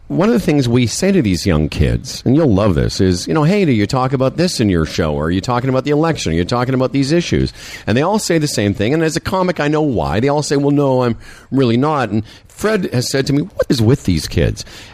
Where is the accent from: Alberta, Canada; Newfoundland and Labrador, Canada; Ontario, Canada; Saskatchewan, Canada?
Saskatchewan, Canada; Moose Jaw; Anyway, I'm from Moose Jaw.